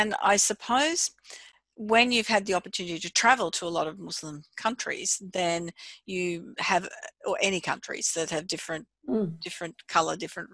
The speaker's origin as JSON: {"language": "English", "country": "Australia", "said": "being an Australian"}